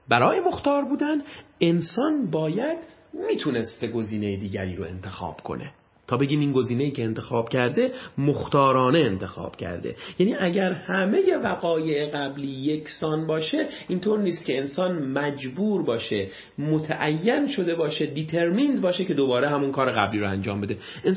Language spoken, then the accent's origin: Persian; Shiraz, Fars, Iran; born there; من نمیتونم این رو تغییر بدم که در شهر شیراز متولد شدم،